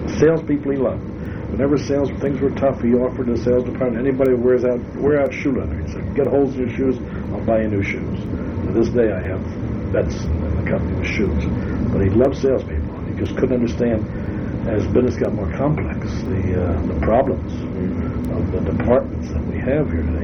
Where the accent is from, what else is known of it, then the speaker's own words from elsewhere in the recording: New York, United States; born there; because I was born here in New York in 1924 in November.